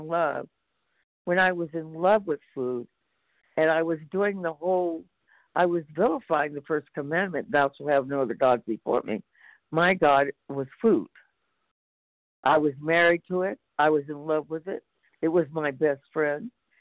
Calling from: California, United States; from California.

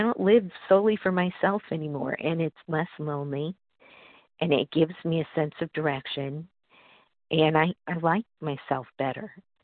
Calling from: Massachusetts, United States; I'm calling from Massachusetts.

